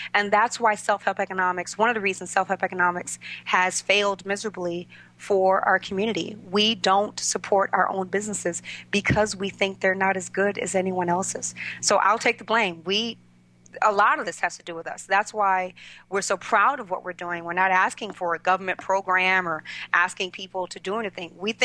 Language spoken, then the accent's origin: English; Miami, Florida, United States; I grew up in Liberty City, Miami. I don't know if you're very familiar with that part of town, but all of my friends, all of the people I grew up with, most of them are dead, are in jail